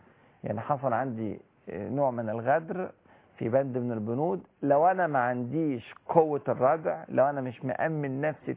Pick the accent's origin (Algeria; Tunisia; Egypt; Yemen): Egypt; أنا كمصري